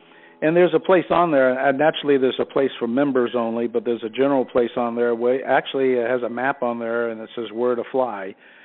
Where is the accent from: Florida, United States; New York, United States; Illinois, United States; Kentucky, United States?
Florida, United States; Miami; I started out, I grew up in Miami. I've been around aviation all my life.